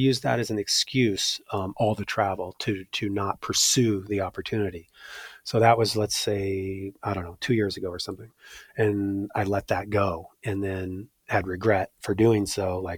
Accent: Tacoma, Washington, United States; Tacoma, Washington.

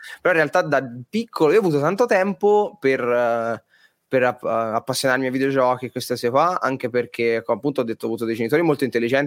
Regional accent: Piombino, Tuscany, Italy; now in Milan, Italy; Io andavo in una fumetteria a Piombino, saluto tutti i piombinesi, la mia città natale, ora sto a Milano però ero di Piombino

